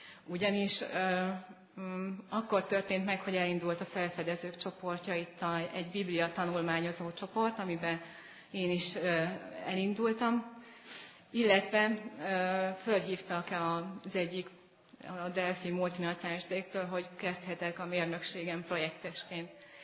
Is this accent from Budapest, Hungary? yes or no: no; Szombathely, Vas, Hungary; Szombathelyen születtem, itt is nőttem föl, az egyetemi éveket pedig Sopronban töltöttem, közgazdásznak tanultam, illetve az is lettem. Alapvetően egy hiteltelen, mondjuk úgy, hogy alkalmi katolikus családban nőttem fel.